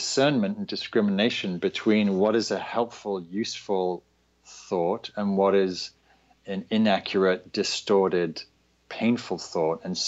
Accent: the north of England, United Kingdom; also born or lived in London, United Kingdom; So I'm from England. I grew up in Northern England, moved to London

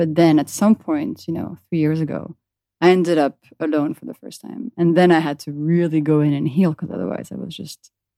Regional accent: France; also born or lived in London / Philadelphia / Washington DC; I grew up in France and I lived in London mm-hmm. and I lived in Philadelphia and DC.

